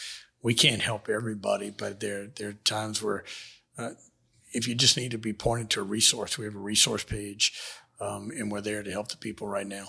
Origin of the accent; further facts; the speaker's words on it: Houma, Louisiana, United States; I'm from Houma. The people of Houma messed up the houses.